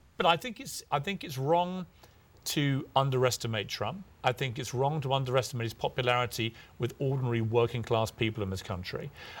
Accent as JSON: {"language": "English", "country": "United Kingdom", "said": "But I can't vote. I'm a British guy."}